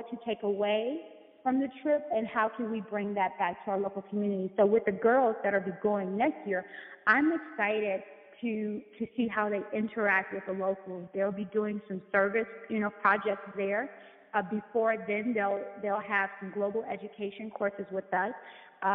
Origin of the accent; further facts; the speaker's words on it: Chicago, Illinois, United States; And so I had the beauty of being the only person there, born and bred in Chicago